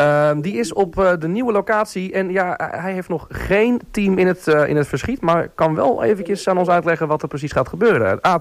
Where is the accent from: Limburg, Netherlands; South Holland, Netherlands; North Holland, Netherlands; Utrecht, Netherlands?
South Holland, Netherlands; Rotterdam; Wij als Rotterdammer snappen die wel.